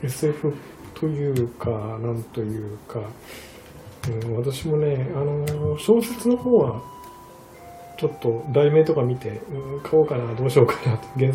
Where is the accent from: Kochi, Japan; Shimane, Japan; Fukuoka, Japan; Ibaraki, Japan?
Shimane, Japan; Izumo; 私の地元、出雲なんですけど、